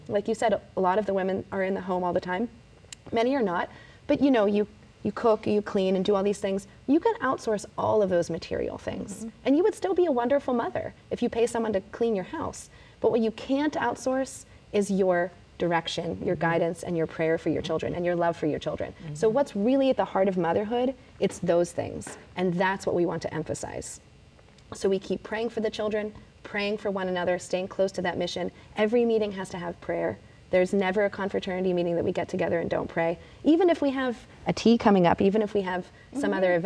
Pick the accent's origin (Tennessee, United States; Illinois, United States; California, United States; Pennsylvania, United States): Pennsylvania, United States; Pittsburgh; You know, I'm from Pittsburgh. We have pierogi ladies.